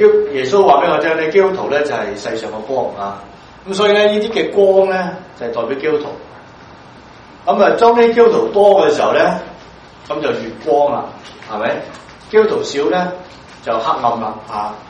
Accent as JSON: {"language": "Chinese", "country": "China", "said": "特別我是大陸來的"}